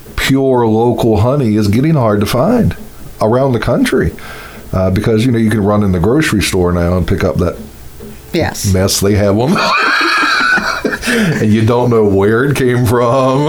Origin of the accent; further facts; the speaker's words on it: the South, United States; Now, I know I'm from the South